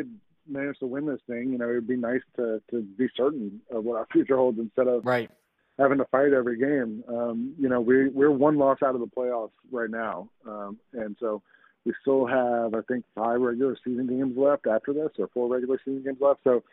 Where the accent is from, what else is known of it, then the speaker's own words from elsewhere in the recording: Atlanta, Georgia, United States; I grew up in Atlanta and was a Hawks fan before I came to the Grizzlies.